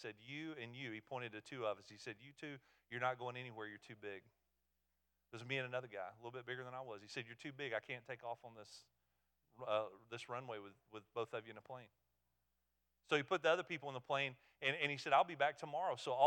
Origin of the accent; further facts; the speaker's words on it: Alabama, United States; Now, I'm from Blount County, Alabama